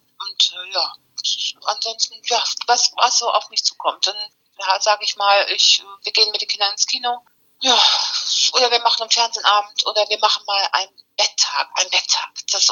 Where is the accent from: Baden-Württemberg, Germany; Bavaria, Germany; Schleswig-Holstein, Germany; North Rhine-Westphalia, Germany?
North Rhine-Westphalia, Germany; Remscheid; born there; now in Löhne, Germany; meine Mama ist eine Deutsche und die kommt aus Remscheid und ich bin natürlich in Remscheid geboren und nicht in Spanien, was manche auch denken.